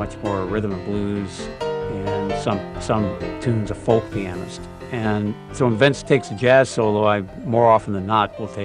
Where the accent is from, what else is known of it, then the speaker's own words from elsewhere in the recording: Montana, United States; So when I was growing up in Montana, the four seasons were so different from each other